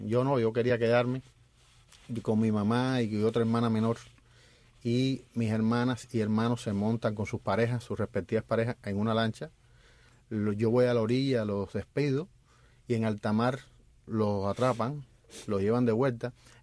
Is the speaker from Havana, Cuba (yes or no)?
yes; Havana, Cuba; born there; Nací en Luyanó.